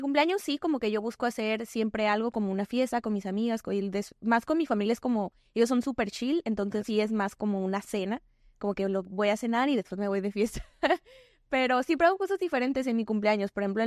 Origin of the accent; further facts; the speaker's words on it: Sinaloa, Mexico; Pero siempre crecí rodeada de música del regional mexicano por mi familia y por ser de Sinaloa, por ejemplo, el norteño, la banda.